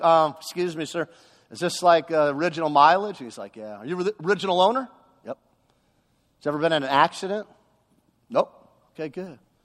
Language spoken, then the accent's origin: English; Westlake Village, California, United States; and I grew up in Westlake Village, and so the car was for sale in the Valley.